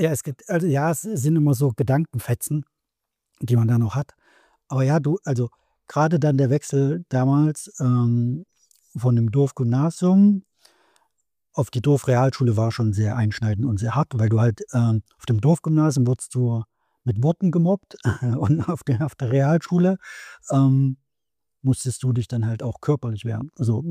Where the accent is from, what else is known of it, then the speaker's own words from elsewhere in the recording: Leipzig, Saxony, Germany; Genau, ich glaube, man hört es auch ein wenig. Ich bin in Leipzig geboren, 1984, also jetzt mittlerweile schon 40 Jahre alt. Und dann habe ich trotzdem noch eine ostdeutsche Dorferfahrung. Sind zwar meine Eltern dann irgendwann raus aus Leipzig gezogen, in das Umland